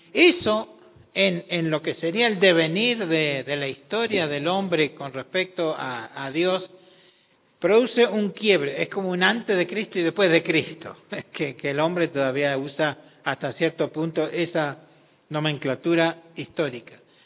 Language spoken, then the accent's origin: Spanish; Argentina; born there; Yo nací de padres europeos, escoceses, pero en Argentina. Soy argentino de nacimiento, pero por sangre soy británico, digamos, o escocés en ese caso. Lo cual implica que yo tengo dos pasaportes, el pasaporte argentino